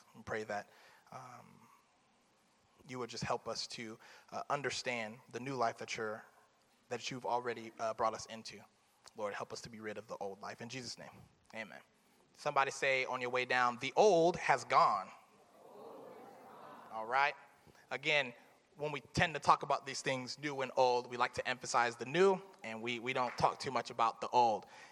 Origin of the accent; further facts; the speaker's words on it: Florida, United States; Side note, it has nothing to do with nothing, but I'm from Florida.